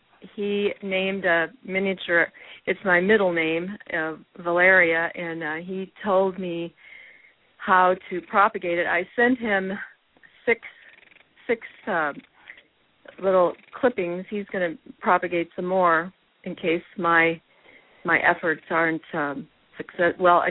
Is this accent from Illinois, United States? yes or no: yes; Illinois, United States; also born or lived in Texas; I moved from Texas. I was in Texas with a corporate job. I grew up in Northern Illinois